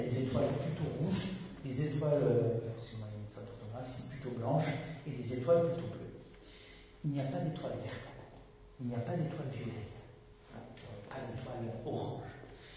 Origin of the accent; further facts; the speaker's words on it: France; C'est pas parce que je suis français que j'ai fait ça.